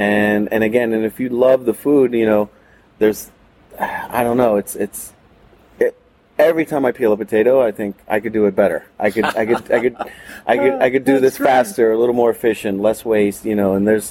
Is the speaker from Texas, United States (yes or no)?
no; New York, United States; Yeah, I grew up in New York. A lot of my formative years in restaurants were in New York City.